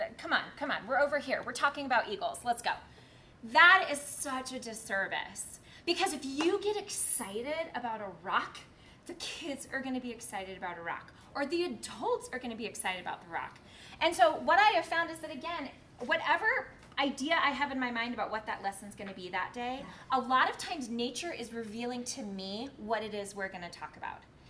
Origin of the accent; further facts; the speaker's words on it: Tulsa, Oklahoma, United States; I grew up in Tulsa, Oklahoma.